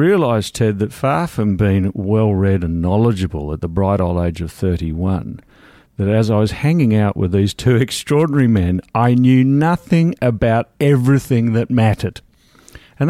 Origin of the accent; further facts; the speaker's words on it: Australia; yes, I'm Australian.